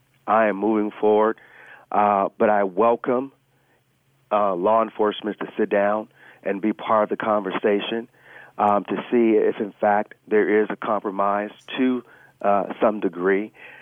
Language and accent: English; Los Angeles, California, United States; when I grew up in Los Angeles in Watts.